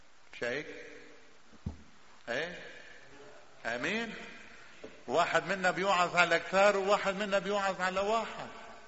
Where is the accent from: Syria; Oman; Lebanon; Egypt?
Lebanon; عندنا بلبنان نحن لمن البراد يصير له شيء نحن منصلي له